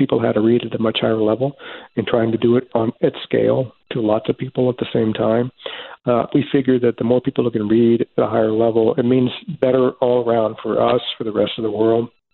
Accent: Richmond, Virginia, United States; I know how much books and reading meant to me growing up in Richmond, Virginia.

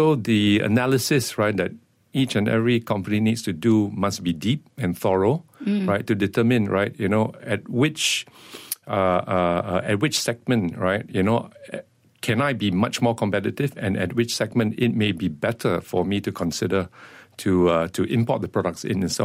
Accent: Malaysia; I would say, of course, you know, being Malaysian, we're accustomed to, you know, what we need to do in terms of, you know, complying, you know, to business practices.

